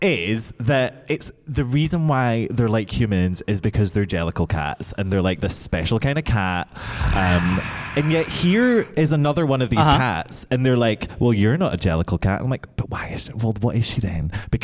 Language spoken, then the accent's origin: English; United Kingdom; I'm so British.